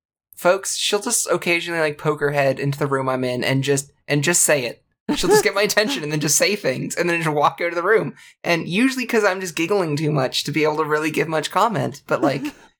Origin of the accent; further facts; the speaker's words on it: Canada; born there; I'm born Canadian, and I never got the hang of ice skating.